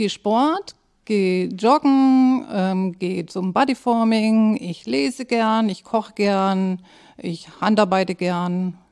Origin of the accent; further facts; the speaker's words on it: Böblingen, Baden-Württemberg, Germany; now in Schwarzenbek, Germany; Ich bin kein ursprünglicher Schwarzenbeker. Ich komme aus Süddeutschland, genau genommen aus Böblingen und wohne aber seit 1995 in Schwarzenbek.